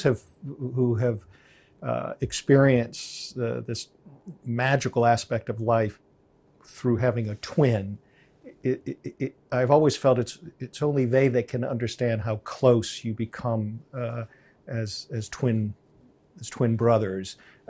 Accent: Washington, District of Columbia, United States; I was born in Washington, D.C., and so I think that's probably a bit indicative of my interest in politics and international affairs, because you can't grow up in Washington, D.C. without that being, in essence, part of your DNA.

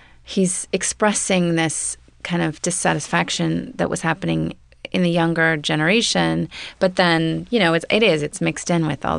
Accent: Topanga, California, United States; Well, I grew up in Topanga, and I remember in high school, I always felt like that was the thing. It's like the thing that precedes you is that I'm a hippie. I'm from Topanga.

